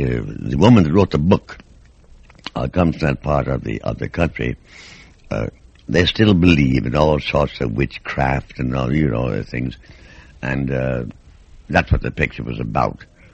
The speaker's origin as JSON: {"language": "English", "region": "Kentucky", "country": "United States", "tie": "born there", "said": "now I was born in Kentucky. My father was on the Courier Journal, and we used to go up into the Cumberland Mountains."}